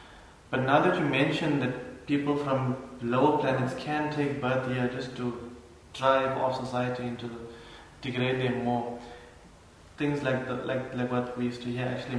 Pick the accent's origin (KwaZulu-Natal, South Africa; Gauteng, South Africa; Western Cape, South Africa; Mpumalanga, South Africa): KwaZulu-Natal, South Africa; Durban; So, I grew up in Durban and we used to listen to like rap and hip-hop and R&B by certain stars like